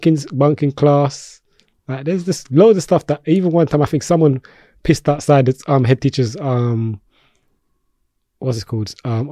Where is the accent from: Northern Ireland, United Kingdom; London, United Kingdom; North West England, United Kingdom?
London, United Kingdom; Peckham; Some people say, yeah, Peckham boy, because I'm from Peckham.